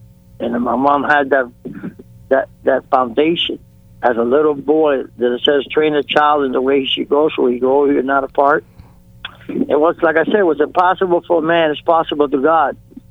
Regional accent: Cuba; now in United States; And when we came from Cuba in 1971, when we were seven years in the United States

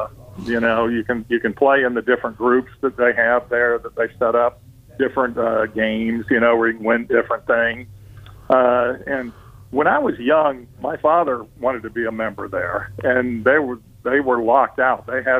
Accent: Dunedin, Florida, United States; I got a good friend of mine that we went to school together since San Jose Elementary School.

